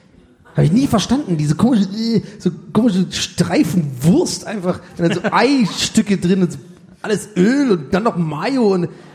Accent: Baden-Württemberg, Germany; Ich komme aus dem Schwabenland

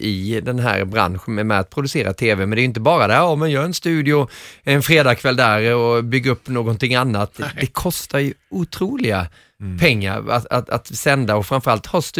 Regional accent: Småland, Sweden; Det säger jag inte bara för att jag är smålänning.

